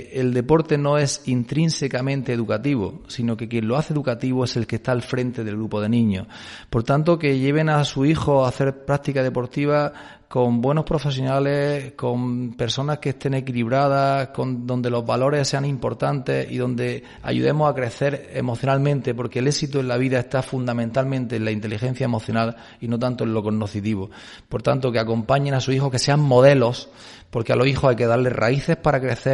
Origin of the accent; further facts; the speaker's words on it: Almería, Andalusia, Spain; decirte como andaluz, ¿no? Como almeriense, yo me considero más ciudadano del mundo